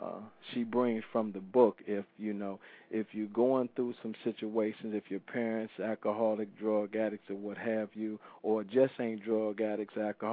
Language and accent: English; Detroit, Michigan, United States; And I grew up on the east side of Detroit